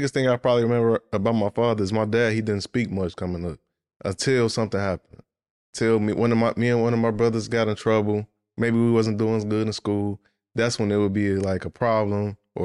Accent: Chicago, Illinois, United States; like growing up in Chicago, a lot of people don't know this, Chicago is very segregated.

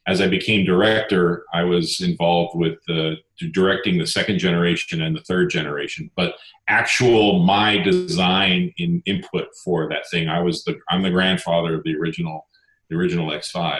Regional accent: Pasadena, California, United States; Well, I'm a Southern California native, born and raised in Pasadena. I went to Art Center for design school.

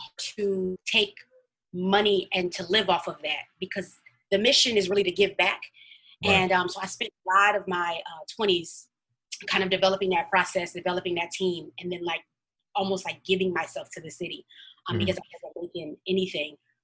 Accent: Chicago, Illinois, United States; a fun fact about me and my brothers, we're from Chicago.

